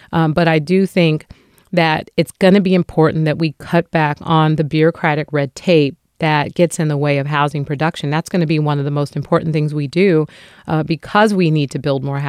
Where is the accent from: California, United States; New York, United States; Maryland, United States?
California, United States; San Francisco; I grew up in San Francisco. I grew up in public housing. So many of my friends and family members grew up here.